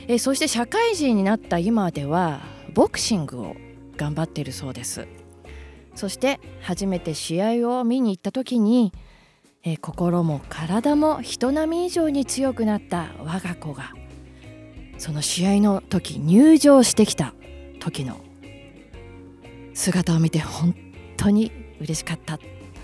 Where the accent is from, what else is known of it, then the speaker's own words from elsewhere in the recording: Gunma, Japan; 私のね地元の群馬県のリスナーさん